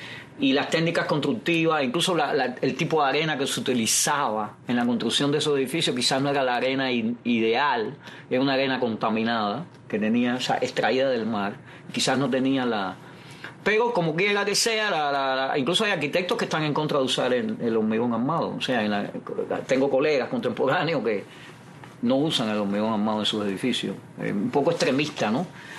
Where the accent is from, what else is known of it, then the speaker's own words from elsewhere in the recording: Havana, Cuba; Yo soy del Vedado, nací en el Vedado, estuve ahora viviendo un mes en el Vedado.